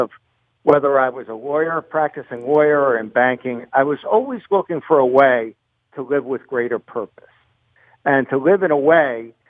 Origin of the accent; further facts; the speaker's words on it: Baltimore, Maryland, United States; I'm a West Baltimore guy. I grew up in Ten Hills and went to St. Williams